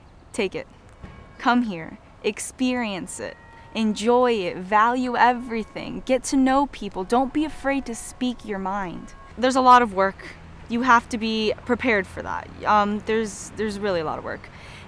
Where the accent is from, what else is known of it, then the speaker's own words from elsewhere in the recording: Naples, Florida, United States; I'm from Naples, Florida.